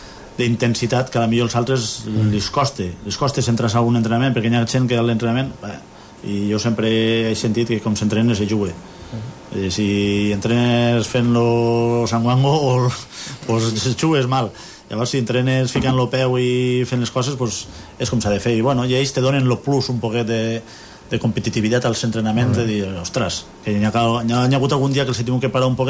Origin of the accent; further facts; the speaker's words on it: Fabara, Aragon, Spain; jo vinc de Favara, i a Favara la veritat és que sempre hem tingut molta afició al pavelló ple